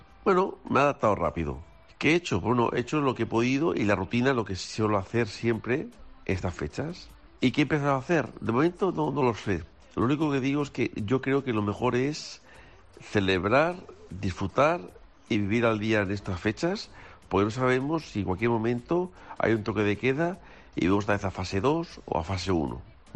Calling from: Barcelona, Catalonia, Spain; de Barcelona.

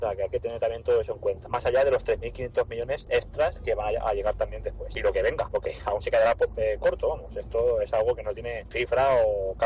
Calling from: Valencia, Valencian Community, Spain; de Valencia, estoy aquí con el taxi trabajando.

